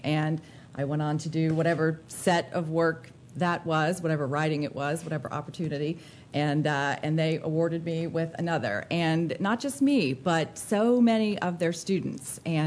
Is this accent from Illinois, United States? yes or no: no; Virginia, United States; maybe I'm from Amherst County, Virginia, and maybe this is something we say there and not anywhere else